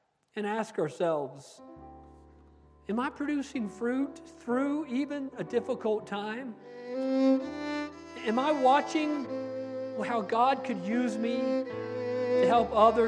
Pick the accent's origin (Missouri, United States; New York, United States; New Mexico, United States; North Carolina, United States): New Mexico, United States; Gallup; born there; when I was born there on the Navajo Reservation in Gallup, New Mexico